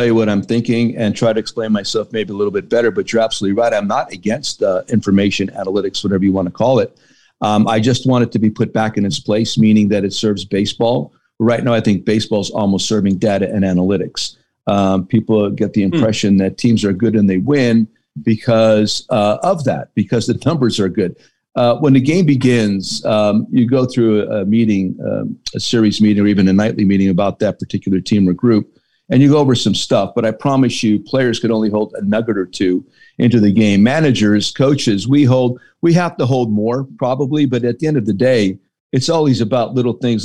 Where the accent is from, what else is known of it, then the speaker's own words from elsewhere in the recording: Hazleton, Pennsylvania, United States; I didn't want it to be about me growing up in Hazleton, PA.